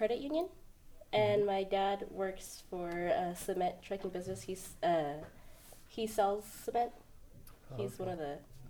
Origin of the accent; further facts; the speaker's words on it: California, United States; also born or lived in Merced; I was born in Merced and raised in Planalto, California.